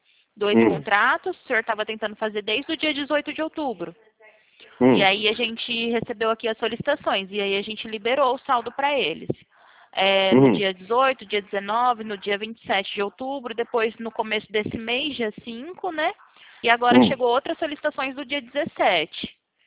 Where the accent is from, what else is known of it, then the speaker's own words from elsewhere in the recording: Presidente Prudente, São Paulo, Brazil; Não, eu sou de Presidente Prudente de São Paulo.